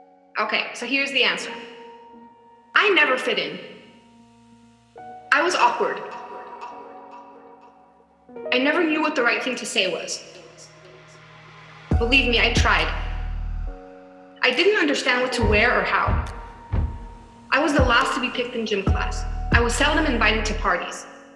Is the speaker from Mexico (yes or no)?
yes; Mexico; I'm from Mexico, so it was in Spanish.